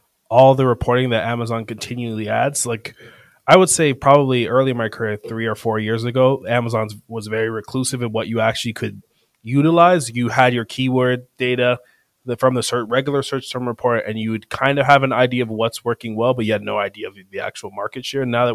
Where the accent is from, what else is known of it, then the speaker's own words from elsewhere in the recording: Canada; French for us because we're Canadian.